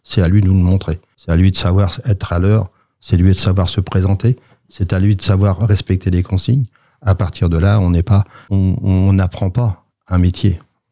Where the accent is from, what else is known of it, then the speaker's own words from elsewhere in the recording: Sartrouville, Île-de-France, France; born there; Alors, moi, je suis né à Sartrouville.